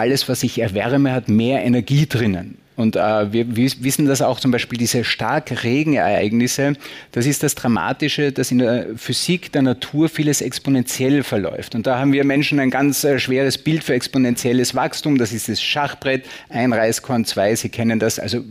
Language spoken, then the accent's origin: German; Vienna, Austria; ich komme aus Wien